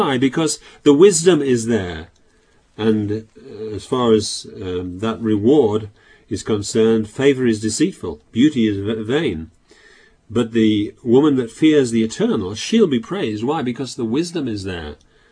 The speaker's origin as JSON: {"language": "English", "region": "Yorkshire and the Humber", "country": "United Kingdom", "tie": "born or raised there"}